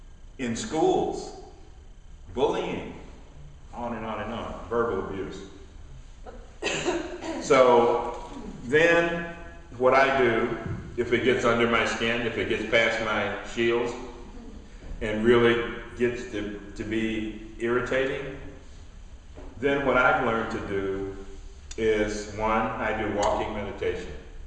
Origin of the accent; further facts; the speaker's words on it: Cleveland, Ohio, United States; I learned to do that growing up in Cleveland, Ohio